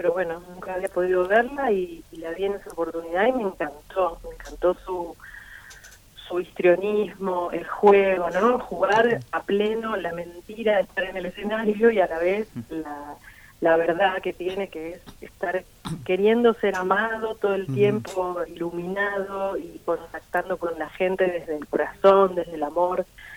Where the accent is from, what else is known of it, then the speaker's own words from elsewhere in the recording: Pergamino, Buenos Aires Province, Argentina; Vos sabés que yo me crié en Pergamino, ¿viste?